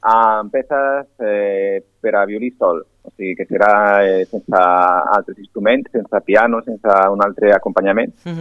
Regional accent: Galicia, Spain; Catalan is a second language; vaig començar allà a Galícia, jo soc gallec

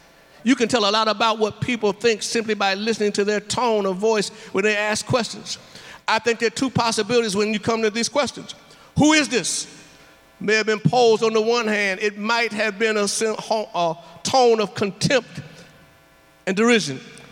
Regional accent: Warren, Ohio, United States; When I first went off to school, I knew nobody had heard of Warren, Ohio.

